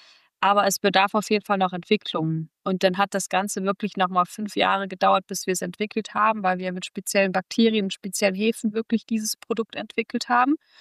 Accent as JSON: {"language": "German", "town": "Kassel", "region": "Hesse", "country": "Germany", "tie": "born or raised there", "also_born_or_lived": "New York", "moved": "yes", "said": "weil ich komme ja aus Deutschland. Und da komme ich ja aus Kassel, also ne, aus der Nähe von Kassel. Also eher sogar dörflicher aufgewachsen, dann aber sehr früh halt nach New York gezogen."}